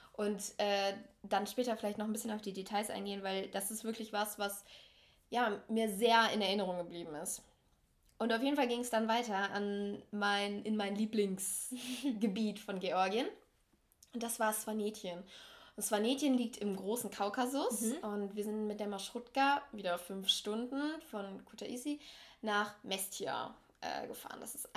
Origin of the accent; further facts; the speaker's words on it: Essen, North Rhine-Westphalia, Germany; weil wir ihm vorher halt noch erzählt haben, wir sind aus